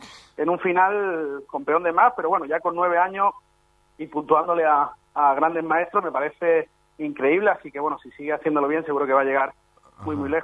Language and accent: Spanish; Granada, Andalusia, Spain; now in Florianópolis, Brazil; luego ya pues a Granada, a mi ciudad natal, ahí a disfrutar un poco de la familia